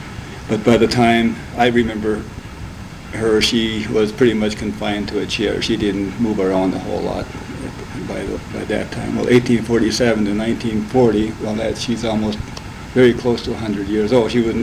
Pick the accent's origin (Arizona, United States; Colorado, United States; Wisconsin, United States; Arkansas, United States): Wisconsin, United States; Brantwood; born there; Okay, I was born in Brantwood, Wisconsin. Some say it was in the sauna, I'm not sure about that.